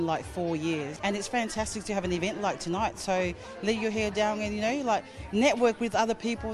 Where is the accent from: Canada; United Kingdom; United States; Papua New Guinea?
Papua New Guinea; now in Australia; A couple of the Australian ladies and non-Pacifica were asking me, where are you from? And a couple of us from PNG and other ladies from Samoa and Cook Islands.